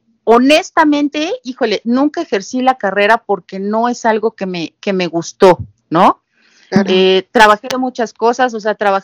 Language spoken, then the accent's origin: Spanish; Mexico City, Mexico; Soy de la Ciudad de México, nací aquí. Vivo en la delegación Xochimilco.